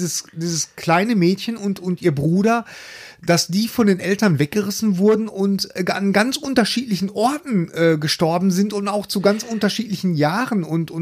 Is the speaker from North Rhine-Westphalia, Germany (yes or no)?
yes; Bochum, North Rhine-Westphalia, Germany; also bei uns in Bochum zum Beispiel in der Einkaufszone